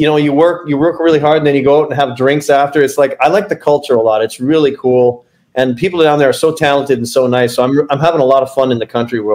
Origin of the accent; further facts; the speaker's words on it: Canada; but being a Canadian and trying to break down there is really tough because we don't naturally have that accent and stuff.